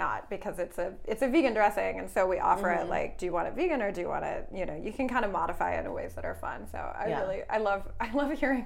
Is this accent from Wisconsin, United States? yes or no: yes; Wisconsin, United States; now in Los Angeles, United States; I grew up in Wisconsin. I am very kind of rooted in the aesthetics of comfort food.